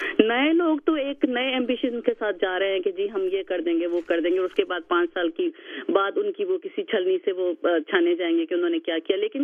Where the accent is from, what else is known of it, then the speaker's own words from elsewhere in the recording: Sindh, Pakistan; Especially Sindh میں, کیونکہ میرا تعلق سندھ سے ہے.